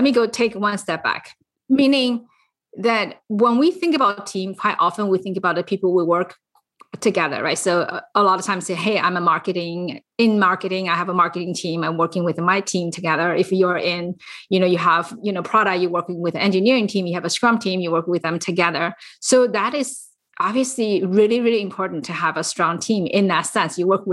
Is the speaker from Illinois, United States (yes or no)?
no; California, United States; I am from the San Francisco Bay Area.